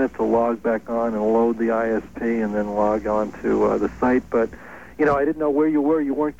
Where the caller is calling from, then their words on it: Connecticut, United States; Hi, I'm calling from Connecticut.